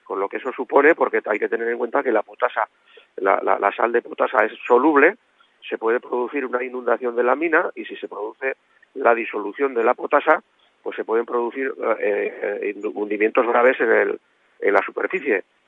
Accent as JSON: {"language": "Spanish", "town": "Undiano", "region": "Navarre", "country": "Spain", "said": "yo en concreto soy de la zona del Perdón. Como somos una plataforma unitaria, pero yo soy de aquí, de la zona del Perdón, y yo soy de Undiano"}